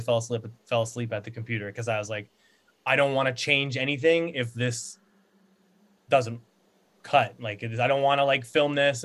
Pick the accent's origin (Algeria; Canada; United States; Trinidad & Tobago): Canada; I'm from Canada